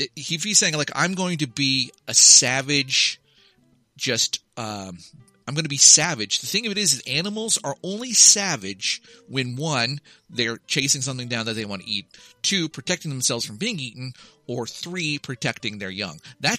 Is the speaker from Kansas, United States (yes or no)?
yes; Kansas, United States; I mean, I grew up in Kansas, so how could I not see it, right?